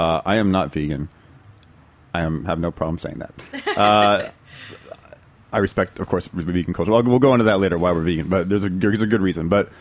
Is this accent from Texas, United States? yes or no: yes; Texas, United States; It's pretty large. I mean, it's bigger than Texas. And I'm from Texas, that's why I bring that up.